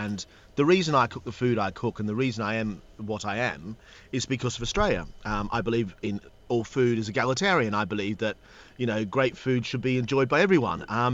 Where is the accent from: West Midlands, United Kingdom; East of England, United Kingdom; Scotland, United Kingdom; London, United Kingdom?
London, United Kingdom; I think as Londoners and as English people, as Poms, there's a bit to be learned from